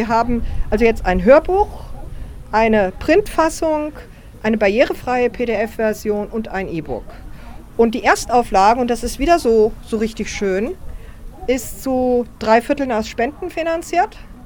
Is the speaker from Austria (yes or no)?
yes; Austria; now in Germany; ich bin ja aus Österreich, ihr seid ja Deutsche, seid ja Ausland für mich.